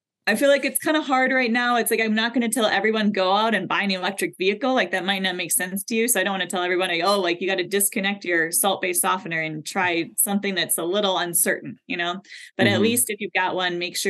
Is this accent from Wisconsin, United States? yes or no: yes; Bloomer, Wisconsin, United States; So I grew up in Bloomer in northwestern Wisconsin